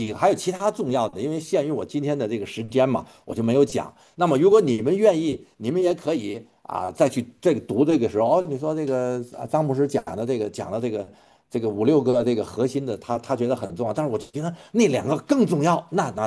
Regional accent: Tianjin, China; moved away as an adult; now in United States; 我以前我出生在中国，我是从在中国天津。那么我在直到上大学的时候

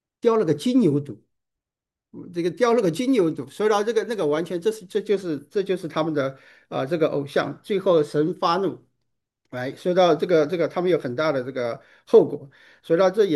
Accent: China; 那我们是来自一个中国这个 culture 里面，

